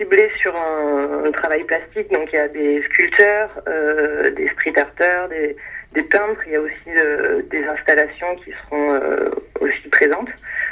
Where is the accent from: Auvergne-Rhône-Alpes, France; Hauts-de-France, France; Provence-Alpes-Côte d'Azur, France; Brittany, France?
Provence-Alpes-Côte d'Azur, France; Marseille; Donc, je suis marseillaise.